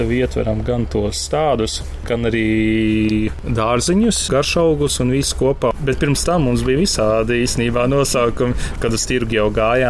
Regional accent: Jaunrauna, Vidzeme, Latvia; Esmu no Cēsīm, no Priekuļiem, Jaundraunas. Vecākiem bija saimniecība.

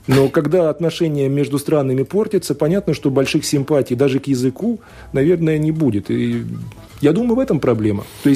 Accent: Latvia; Я латыш русского происхождения.

